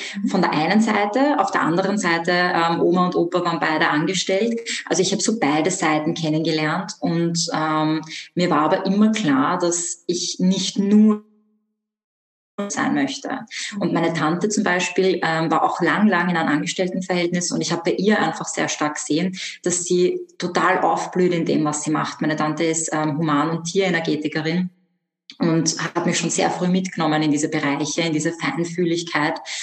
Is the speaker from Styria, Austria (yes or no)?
no; Vienna, Austria; Genau, also ich komme aus Wien. Ich bin auch in Wien aufgewachsen.